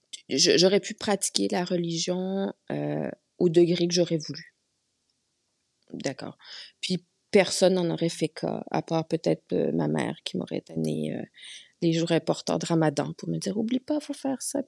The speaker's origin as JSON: {"language": "French", "country": "Canada", "lives_now": "Madagascar", "said": "Puis moi, je suis un Canadien."}